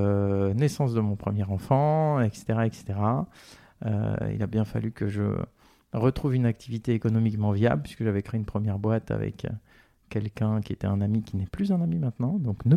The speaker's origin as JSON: {"language": "French", "town": "Aix-en-Provence", "region": "Provence-Alpes-Côte d'Azur", "country": "France", "tie": "born or raised there", "moved": "as an adult", "said": "Je suis d'Aix-en-Provence, j'ai un peu moins de 50 ans, non on ne dit pas comme ça, donc j'ai 48"}